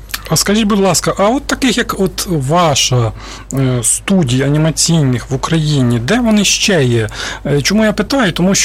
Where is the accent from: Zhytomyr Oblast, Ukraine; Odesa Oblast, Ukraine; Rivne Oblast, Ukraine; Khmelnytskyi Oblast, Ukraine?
Khmelnytskyi Oblast, Ukraine; В моєму рідному райцентрі, де я народився, виріс на Хмельниччині, щосуботи центральна вулиця, проспект Миру перетворюється на величезний ринок.